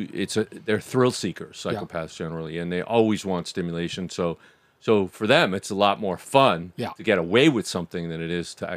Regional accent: Bronx, New York, United States; Because I'm from the Bronx.

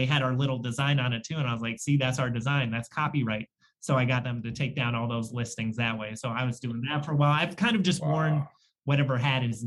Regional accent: Ithaca, New York, United States; It's the street I grew up on in Ithaca.

